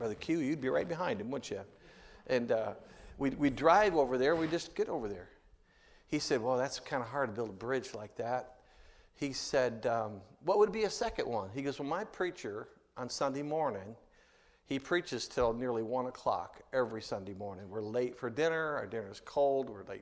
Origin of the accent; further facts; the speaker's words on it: Lansing, Michigan, United States; I grew up in Lansing. That's the home of the Spartans, of course